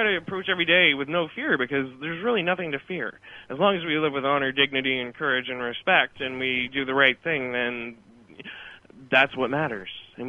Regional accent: Canada; Hey, I'm from Canada.

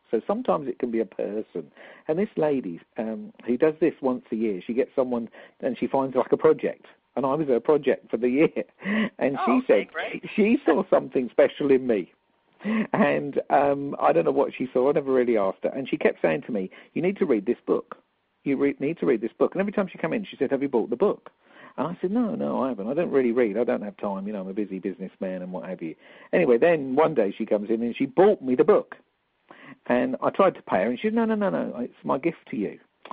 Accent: London, United Kingdom; accent: London; now in Birmingham, United Kingdom; obviously I'm a Londoner. You can tell from my London accent, no doubt. I'm currently living in Birmingham in the heart of England, and soon to be moving to more the spiritual heart of the UK, to Glastonbury

